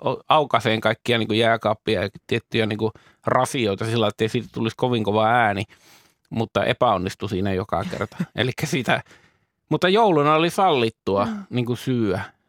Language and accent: Finnish; Northern Finland, Finland; kun mä oon kotoisin tuolta pohjoisempaa